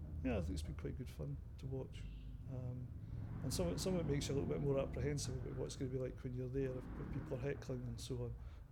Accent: Killin, Scotland, United Kingdom; I'm 54 and I'm from Killin, which is in Perthshire in Scotland.

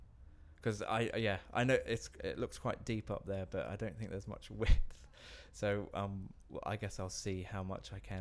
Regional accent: Bundaberg, Queensland, Australia; moved away as an adult; now in United Kingdom; A place called Bundaberg, which is on the east coast in Queensland.

